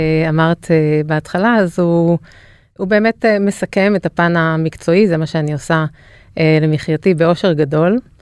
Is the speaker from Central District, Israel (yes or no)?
yes; Ein HaHoresh, Central District, Israel; קיבוץ עין החורש. זה שומר הצעיר כזה, הארד-קור.